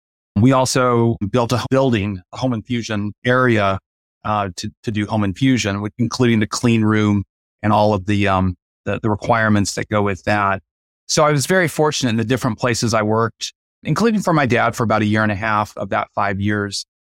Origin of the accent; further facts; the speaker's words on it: Midwest, United States; I grew up in the Midwest. I'm right on the Kansas-Oklahoma border.